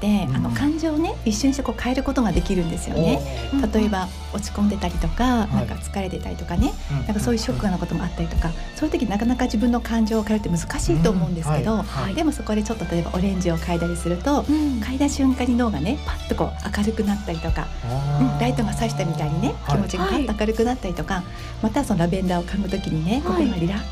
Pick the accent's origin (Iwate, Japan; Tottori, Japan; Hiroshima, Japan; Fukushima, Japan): Fukushima, Japan; moved away; 私東北のね福島県の出身なんですけれども